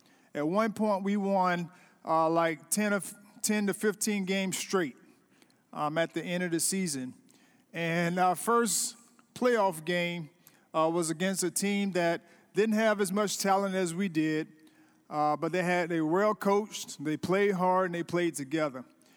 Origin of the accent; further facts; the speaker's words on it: Tallahassee, Florida, United States; And I'm from Tallahassee, Florida. How many of you all know where Tallahassee is?